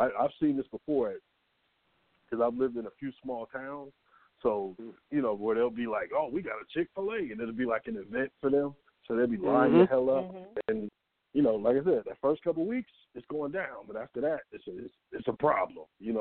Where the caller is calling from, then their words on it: Atlanta, Georgia, United States; I'm in Atlanta.